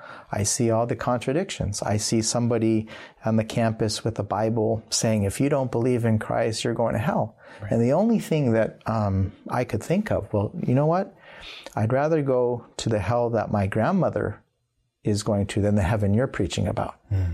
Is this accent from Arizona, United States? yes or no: yes; Tempe, Arizona, United States; So as a young child growing up in Tempe, Arizona, to two parents who are highly educated